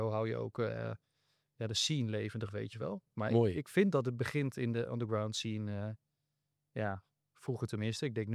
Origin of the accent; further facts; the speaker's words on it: Foxhol, Groningen, Netherlands; Ik kom zelf uit Vauxhall. Dat is een plekje net buiten Hoge Zand, mm-hmm. richting de stad.